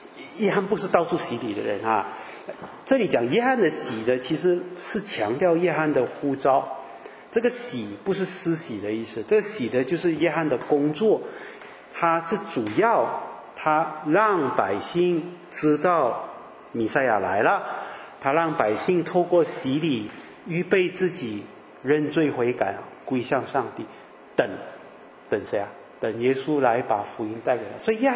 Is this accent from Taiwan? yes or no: no; China; 可能我们说我们中国人以前吃很多苦啊